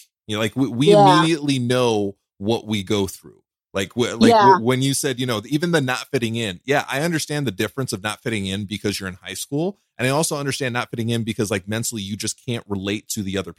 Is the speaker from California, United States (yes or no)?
yes; Los Angeles, California, United States; So I grew up in California, right?